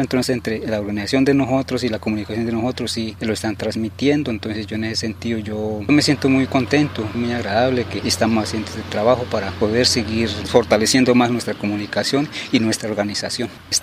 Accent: López Adentro, Cauca, Colombia; Vengo del resguardo de López Adentro, especialmente en la comunidad del Pílamo, del punto La Albani.

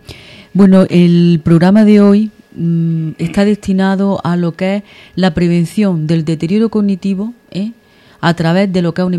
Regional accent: Andalusia, Spain; que tenemos unos derechos como andaluces y que siempre tenemos que defender.

